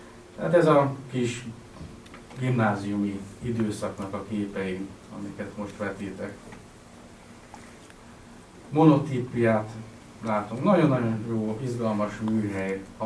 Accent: Szeged, Csongrád-Csanád, Hungary; born there; Aztán Szegeden születtem, de ez csak azért, mert máshol nem nagyon tudtam volna megszületni.

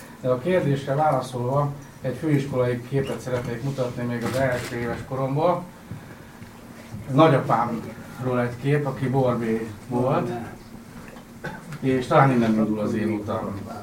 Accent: Szeged, Csongrád-Csanád, Hungary; born there; Aztán Szegeden születtem, de ez csak azért, mert máshol nem nagyon tudtam volna megszületni.

